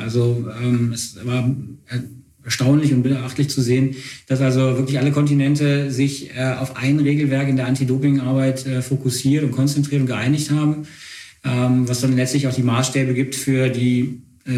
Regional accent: Wuppertal, North Rhine-Westphalia, Germany; Ich komme nicht aus Bonn, sondern ich komme aus Wuppertal.

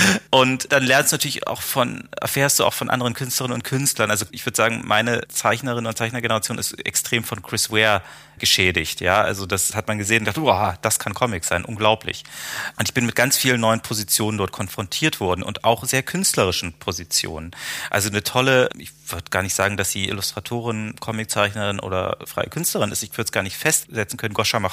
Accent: Erfurt, Thuringia, Germany; born there; Oder in meiner Geburtsstadt Erfurt gibt es in der ehemaligen Stasi-Gedenkstätte einen Glaskubus

